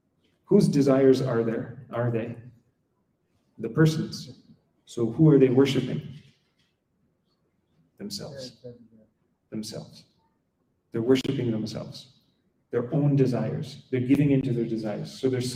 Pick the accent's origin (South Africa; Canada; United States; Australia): Canada; Quebec; And I remember growing up in Quebec